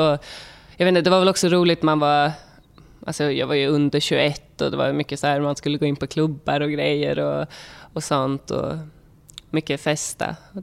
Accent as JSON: {"language": "Swedish", "town": "Karlstad", "region": "Värmland", "country": "Sweden", "lives_now": "New York, United States", "said": "Jag kommer från Karlstad, eller utanför Karlstad i Värmland. Och jag har bott i New York i 10 år nu snart och jobbar som modell här."}